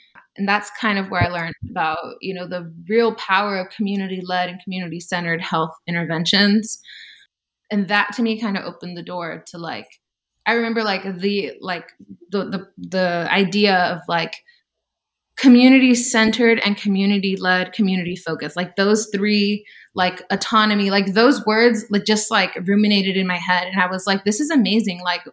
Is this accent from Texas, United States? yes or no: yes; Kingsville, Texas, United States; Yeah, so I'm originally from Texas. Specifically, I grew up in South Texas, and anybody who's familiar with South Texas knows that it's kind of a different world down there. My little town was Kingsville